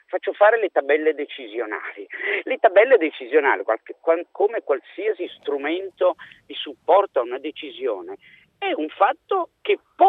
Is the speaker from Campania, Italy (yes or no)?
yes; Naples, Campania, Italy; now in Milan, Italy; io sono un napoletano che vive a Milano